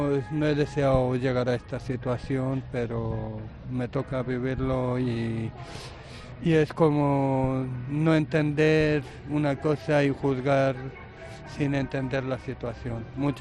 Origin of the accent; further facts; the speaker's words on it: Romania; Spanish is a second language; Yo soy rumano.